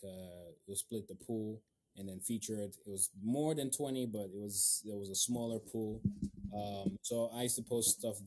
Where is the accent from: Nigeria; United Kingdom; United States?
Nigeria; growing up in Nigeria, and you know, the power outages and stuff, you kind of draw to entertain yourself